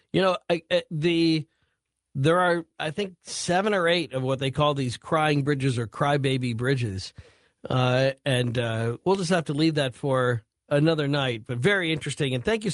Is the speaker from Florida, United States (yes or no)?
no; Wilmette, Illinois, United States; I grew up in Wilmette, Illinois